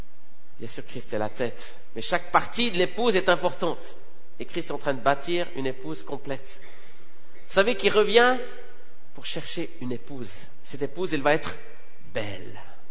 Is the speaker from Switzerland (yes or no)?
yes; Romandy, Switzerland; je viens de la Suisse, mais de la Suisse francophone, on parle français